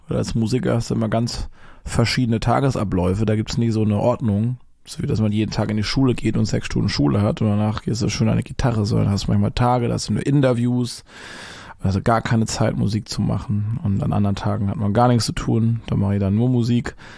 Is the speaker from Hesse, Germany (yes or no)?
no; Baden-Württemberg, Germany; accent: Baden; now in Berlin, Germany; Vor allem so vor 10 Jahren habe ich noch mit einem ganz krassen badischen Akzent geplappert. Ich komme ja aus dem Badenerlände, das ist hier so 750 Kilometer von Berlin weg.